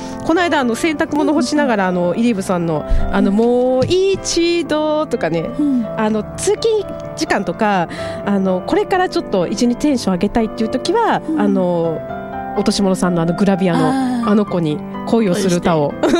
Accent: Suzuka, Mie, Japan; now in Tokyo, Japan; ずっと、東京来てからはやってないけど、ずっと鈴鹿、地元では空手と少林寺拳法ずっとやってたんですよ。

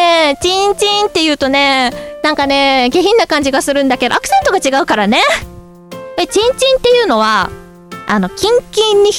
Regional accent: Nagoya, Aichi, Japan; now in Tokyo, Japan; 名古屋から上京してきた人間として

